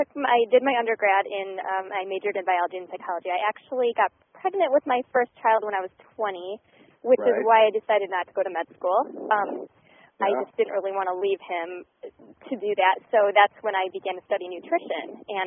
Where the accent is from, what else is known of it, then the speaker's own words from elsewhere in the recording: Michigan, United States; I say pop because I'm from Michigan